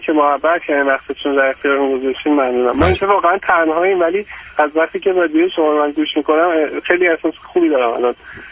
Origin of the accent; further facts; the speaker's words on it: Iran; moved away as an adult; روزی که داشتم از ایران می اومدم بیرون تقریبا 30 سالم بود،